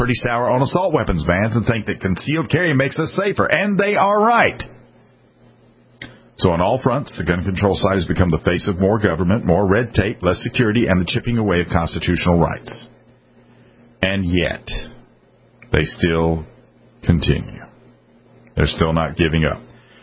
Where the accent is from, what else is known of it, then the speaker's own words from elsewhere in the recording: United States; now in Canada; If you grew up somewhere in America where gun culture wasn't a thing, as is my situation, I'm an American living in Canada